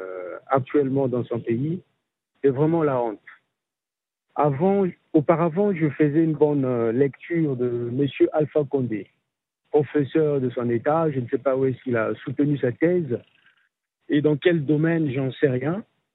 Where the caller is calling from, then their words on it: Republic of the Congo; Oui, bonjour. Je suis du Congo-Brazzaville.